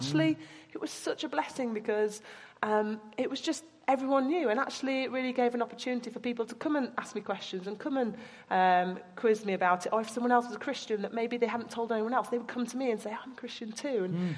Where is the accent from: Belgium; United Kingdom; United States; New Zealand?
United Kingdom; Yorkshire and the Humber; I was a new girl, I was from Yorkshire, everyone else was from the London area.